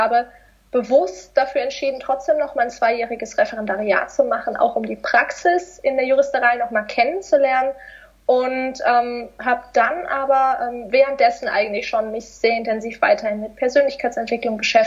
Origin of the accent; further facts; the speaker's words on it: Baden-Württemberg, Germany; auch in Stuttgart, weil ich komme aus der Nähe.